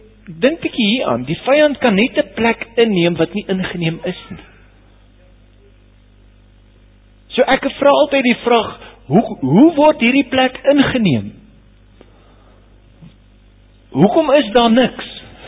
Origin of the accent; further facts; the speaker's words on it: Sabie, Mpumalanga, South Africa; So ons is daar van Sabie af, jy weet, en dit is bietjie groener daar so